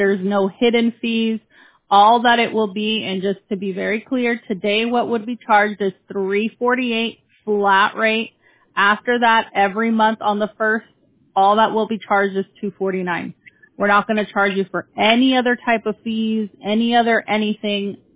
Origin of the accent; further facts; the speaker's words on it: California, United States; So, yeah, unfortunately, I'm from California, so.